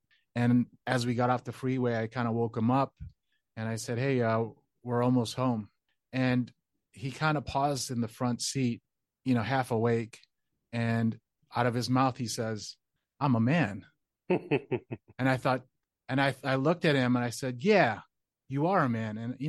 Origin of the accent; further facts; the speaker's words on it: Chicago, Illinois, United States; So not understanding that, being born and raised in Chicago, I just always looked at it as I felt like I had to earn my own and help in that sense.